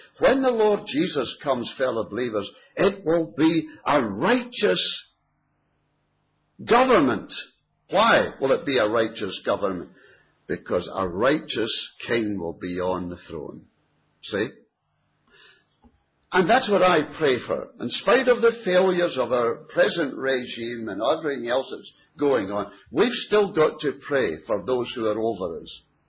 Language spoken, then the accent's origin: English; Scotland, United Kingdom; I was born and raised in Scotland, and Britannia rules the waves, you know. That's what I was taught at school.